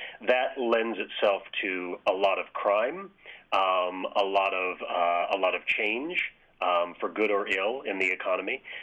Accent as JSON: {"language": "English", "town": "Seattle", "region": "Washington", "country": "United States", "tie": "born or raised there", "said": "I had wanted to take Van out of his usual environs of Seattle, which is my hometown, as you said"}